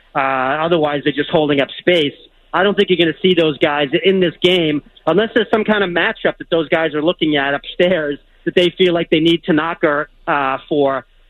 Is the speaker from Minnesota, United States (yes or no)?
no; Walpole, Massachusetts, United States; also born or lived in Providence; now in New York, United States; Yep, grew up in Walpole. Actually, born in Providence, grew up in Walpole, went to Zavarian and Holy Cross. So still a New Englander through and through, even though I've been in New York for about 20-something years now.